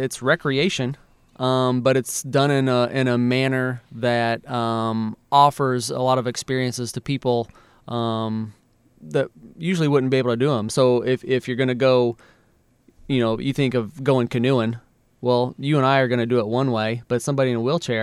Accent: Illinois, United States; When everybody talks about Illinois, oh, you must be from Chicago. No, I'm from Southern Illinois.

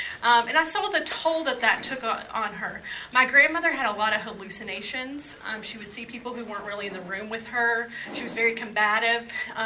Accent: Kentucky, United States; So I'm originally from southeastern Kentucky. I'm from Knox County, Kentucky, if you've ever heard of there, almost in Tennessee, almost in Virginia, very rural part of the state.

